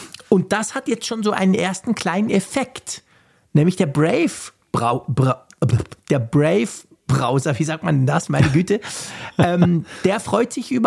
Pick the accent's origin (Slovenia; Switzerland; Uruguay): Switzerland; ich als Schweizer bin ja sozusagen an der Seitenlinie